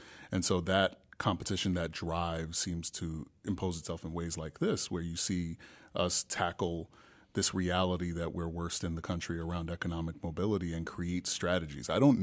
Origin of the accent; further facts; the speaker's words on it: Queens, New York, United States; I grew up in Queens, New York, South Ozone Park, and was doing pretty well. My parents had just bought their first home.